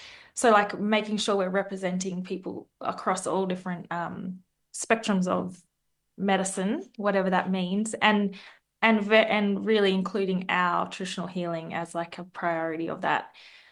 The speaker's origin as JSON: {"language": "English", "town": "Broome", "region": "Western Australia", "country": "Australia", "said": "I'm a proud Yawuru, Badi and Gidja woman. So I come from Broome, which is where I'm calling in from at the moment, which is my ancestral country here, Rubibi, in Western Australia. But I spent a bit of time in on Wurundjeri Woiwurrung country."}